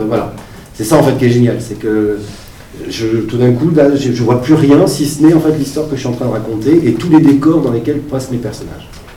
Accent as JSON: {"language": "French", "town": "Bordeaux", "region": "Nouvelle-Aquitaine", "country": "France", "said": "ça je crois que vous le savez. Je viens de Bordeaux, j'ai 45 ans"}